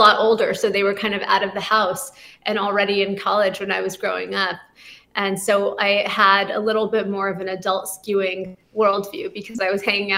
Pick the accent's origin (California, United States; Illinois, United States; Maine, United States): California, United States; Malibu; also born or lived in Santa Monica; I grew up in LA. I grew up in Malibu, California and Santa Monica.